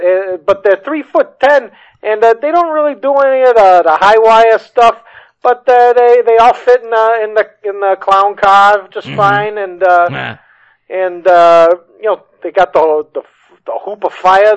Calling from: Newark, New Jersey, United States; from Newark.

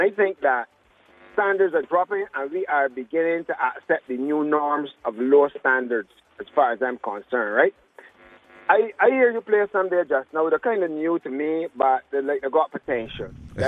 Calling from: Saint Michael, Barbados; I'm right here by a place that closed down called Kentucky.

